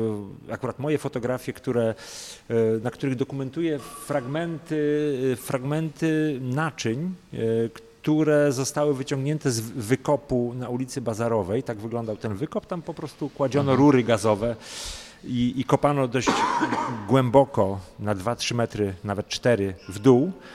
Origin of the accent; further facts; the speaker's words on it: Szczecin, West Pomeranian Voivodeship, Poland; Co ciekawsze, my pochodzimy z tej samej dzielnicy. Ja też się wychowywałem w tamtych okolicach